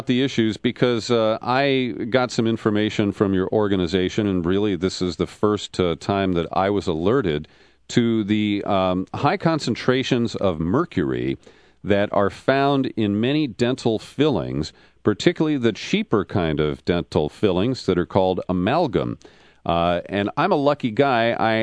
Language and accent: English; Cincinnati, Ohio, United States; We're both formerly from Ohio. I grew up in Cincinnati in the southern part of the state.